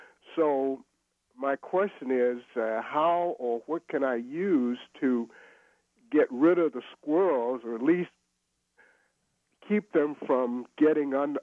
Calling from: Fort Worth, Texas, United States; My question is, and I'm calling from Fort Worth

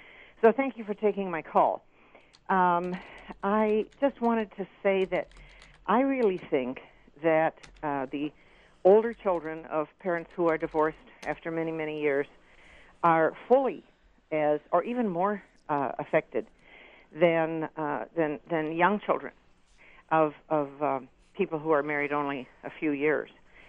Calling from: Michigan, United States; I'm calling from Dwajek, Michigan.

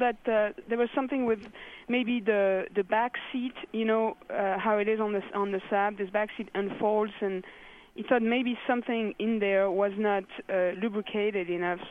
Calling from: St. Louis, Missouri, United States; English is a second language; I'm calling from St. Louis.

